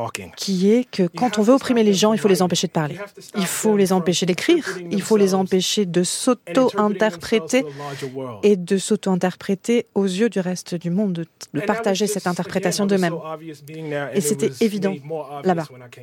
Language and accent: French; United States; en tant qu'Américain, qu'on finance un système d'apartheid